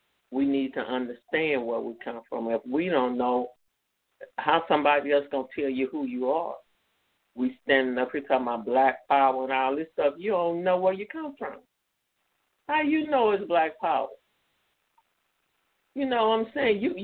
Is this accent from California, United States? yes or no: no; Mississippi, United States; I'm from Mississippi. That's who I am.